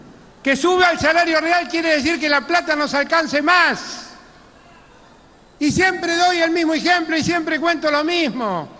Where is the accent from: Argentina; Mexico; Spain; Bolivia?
Argentina